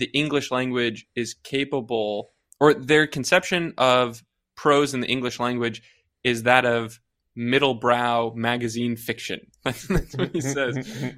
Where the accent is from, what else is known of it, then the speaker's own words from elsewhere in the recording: United States; Sorry. I'm an American. Sorry. I don't do that stuff.